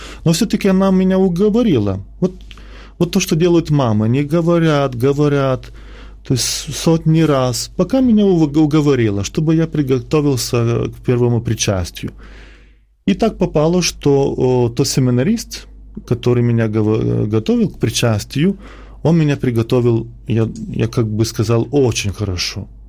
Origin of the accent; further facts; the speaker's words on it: Klaipėda, Klaipėda County, Lithuania; они меня крестили, когда мне был годик, но в другом городе, не в моем родном городе, в Клайпеде.